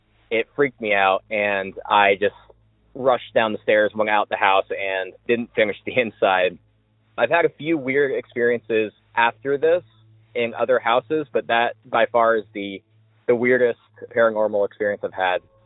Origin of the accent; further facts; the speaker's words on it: Savannah, Georgia, United States; I'm from Savannah, Georgia.